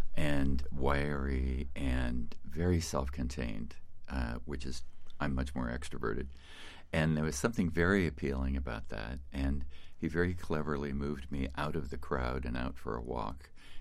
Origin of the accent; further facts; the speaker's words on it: Midwest, United States; I mean, I grew up in the Midwest with a lot of homophobia, and I got involved in New York in the gay rights movement.